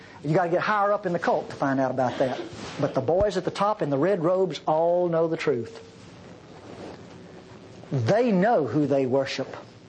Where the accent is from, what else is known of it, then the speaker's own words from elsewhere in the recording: Texas, United States; It's not because I'm a Texan, Norman.